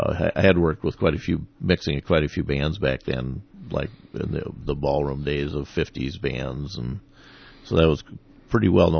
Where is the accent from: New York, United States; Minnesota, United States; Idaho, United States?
Minnesota, United States; Faribault; also born or lived in North Little Rock; I was born in North Little Rock. My folks were in the Air Force. Do not remember a lot of it, you know, bits and pieces. And then when they moved up back to Minnesota, both my folks were from Otana.